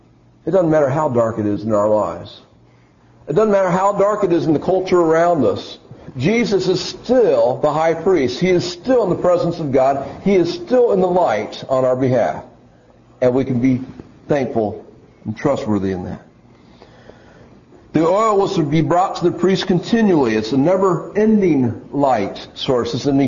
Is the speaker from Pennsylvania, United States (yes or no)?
yes; Pennsylvania, United States; I grew up in Pennsylvania. One of my favorite places to go was the battlefield at Gettysburg.